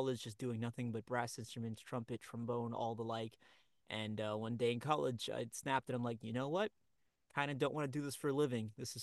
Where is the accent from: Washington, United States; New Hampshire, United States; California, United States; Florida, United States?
Florida, United States; Miami; also born or lived in Brooklyn, United States; So I grew up in Miami, Florida. So that's where I did all my schooling. I was born in Brooklyn, but grew up for the most part in Miami.